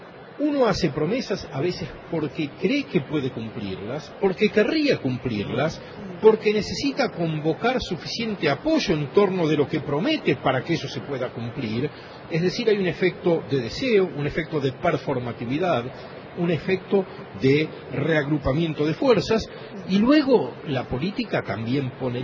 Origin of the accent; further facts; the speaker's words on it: Argentina; nosotros como argentinos